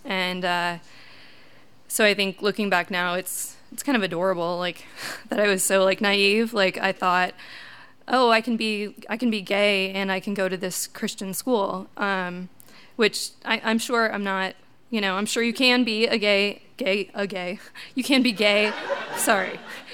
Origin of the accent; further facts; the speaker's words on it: Wisconsin, United States; A little background, I'm from Wisconsin, typical Midwest family, nothing out of the ordinary.